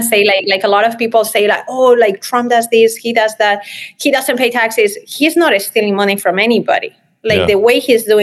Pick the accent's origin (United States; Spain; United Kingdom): Spain; I'm from Spain and the way I was raised, I'm just very genuine and passionate about everything I do.